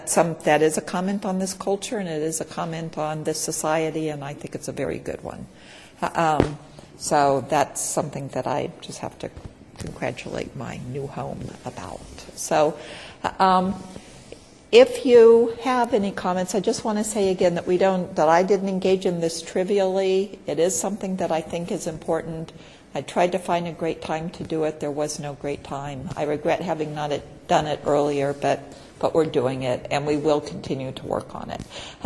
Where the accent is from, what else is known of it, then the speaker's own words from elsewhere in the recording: United States; I do have to say that, as an American, I was very struck by the high scores in diversity.